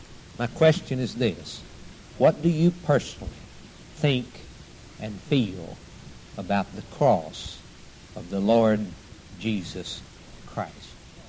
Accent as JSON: {"language": "English", "country": "United States", "said": "I'm glad I'm an American. I'm glad I live in this country."}